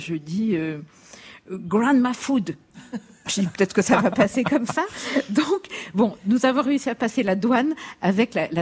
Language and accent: French; Morocco; c'était en buvant du thé à la menthe, parce que je viens du Maroc, et le thé à la menthe reste un marqueur.